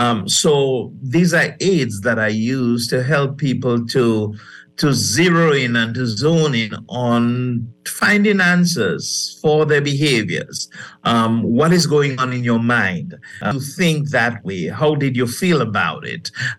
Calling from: Grenada; And I'm beaming from Grenada.

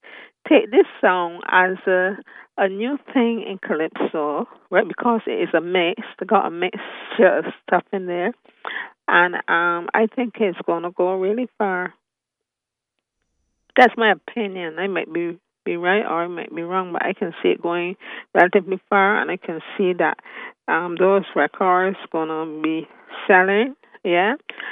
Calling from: Saint James, Barbados; I'm calling from St. James, dear heart.

